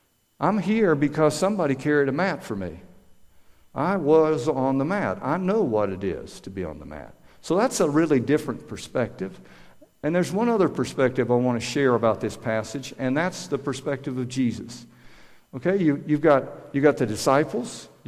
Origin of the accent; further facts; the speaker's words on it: Georgia, United States; because I'm not from Western PA. I'm from Georgia.